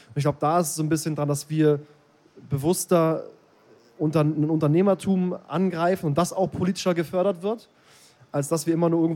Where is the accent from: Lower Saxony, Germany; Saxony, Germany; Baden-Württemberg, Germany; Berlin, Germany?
Berlin, Germany; Also ich bin auch aus Berlin, aus dem Osten, das heißt, meine Eltern, alle sind aus dem Osten, alle sind aus der DDR, das heißt, ich habe beide Seiten komplett mitbekommen